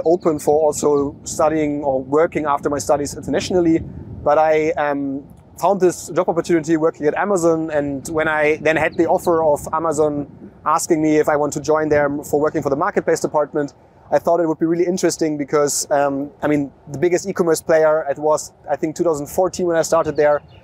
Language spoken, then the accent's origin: English; Hamburg, Germany; English is a second language; because I'm originally from Hamburg in Germany, where when you're standing at the River Elbe, seeing a lot of ships coming from China.